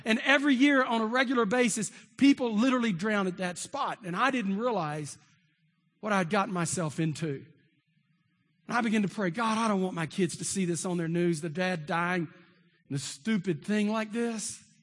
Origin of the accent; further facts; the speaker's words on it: Texas, United States; I'm from Texas, guys. You know how we Texans are. We don't quit.